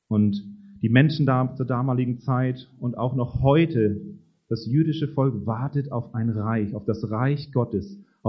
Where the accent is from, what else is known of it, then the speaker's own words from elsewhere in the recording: Baden-Württemberg, Germany; Wir stehen hier als Badenser, ne? Als Badener.